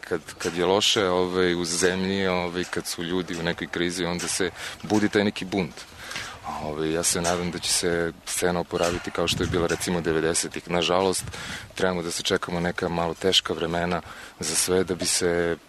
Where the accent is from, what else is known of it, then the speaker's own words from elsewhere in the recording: Zaječar, Southern and Eastern Serbia, Serbia; now in Niš, Serbia; ja sam već iz Zaječara odsutan nekih 8 godina, ovaj, i ne pratim čak ni u Nišu gde živim trenutno